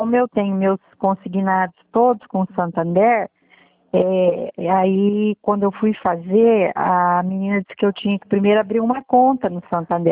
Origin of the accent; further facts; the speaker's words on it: Pérola, Paraná, Brazil; Eu sou de Pérola, próximo ao Moarama, Paraná.